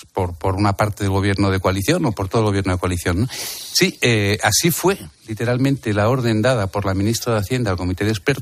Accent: Madrid, Community of Madrid, Spain; Yo he de decir que vivo en Madrid, soy madrileño, me gusta salir a cenar y fumo puros.

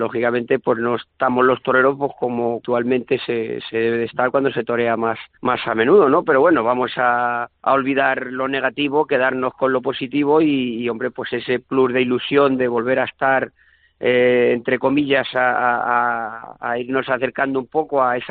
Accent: Toledo, Castilla-La Mancha, Spain; para mí Toledo es especial, es mi tierra, es donde yo he nacido, donde yo me he hecho matador de toros

